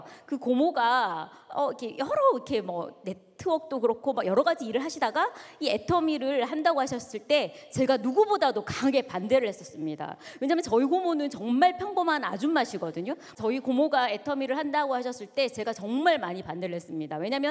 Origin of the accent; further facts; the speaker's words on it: Daegu, South Korea; 저는 대구에서 왔습니다.